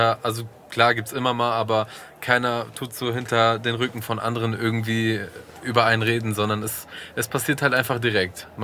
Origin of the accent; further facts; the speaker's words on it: Bavaria, Germany; now in Frankfurt, Germany; also ich komme ja aus einem Kaff mit 8000 Einwohnern und auf einmal sitze ich hier und ja, es ist ganz anders.